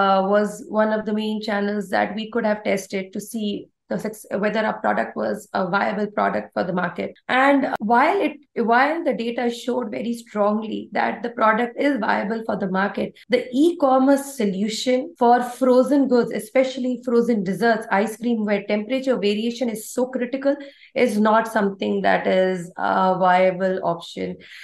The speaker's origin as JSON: {"language": "English", "country": "India", "second_language": "English", "said": "So my background, if it was not very evident, I am an Indian. South Asian. So, you know, I come from the land of Ayurveda sciences"}